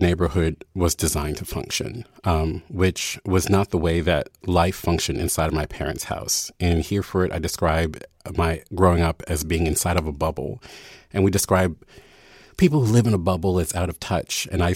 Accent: Baltimore, Maryland, United States; There were many years where every white person I met who I told I was from Baltimore, they would say, I love The Wire.

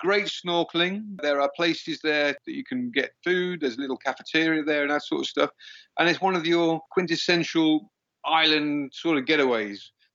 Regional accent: Stratford-upon-Avon, West Midlands, United Kingdom; moved away as an adult; now in Sabah, Malaysia; I can speak Malay, but yeah, I'm originally from England, from a small town called Stratford-upon-Avon, which is famous for Shakespeare. I've been in Sabah now for 18 years. I originally came here for 3 years 23, 24 years ago.

